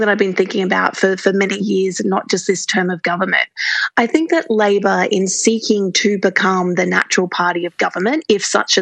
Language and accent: English; Queensland, Australia; I'm a Queenslander.